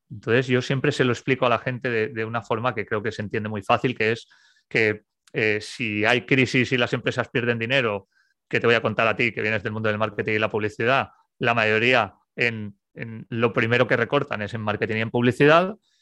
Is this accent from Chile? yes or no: no; Almussafes, Valencian Community, Spain; Yo soy de un pueblo que está a 20 kilómetros al sur de Valencia, que se llama Almusafes